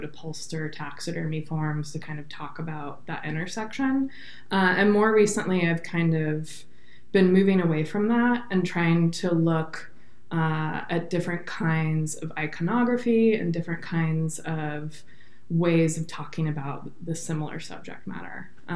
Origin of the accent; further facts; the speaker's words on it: Oregon, United States; also born or lived in Portland; Yeah, I grew up in Central Oregon and Portland. So I was born and raised in Oregon and lived in Central Oregon during a time of rapid development.